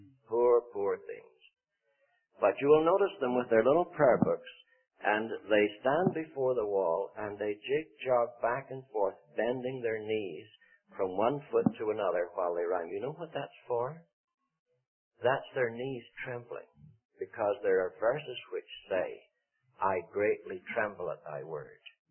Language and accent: English; Northern Ireland, United Kingdom; I remember as a boy when we'd have open-air meetings back in my hometown, speaking now of the north of Ireland